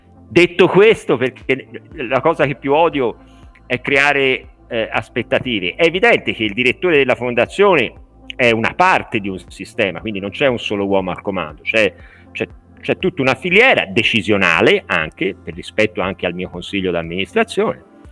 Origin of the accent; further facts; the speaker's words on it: Tuscany, Italy; Poi è evidente, siamo toscani, non saremo mai tutti d'accordo su questo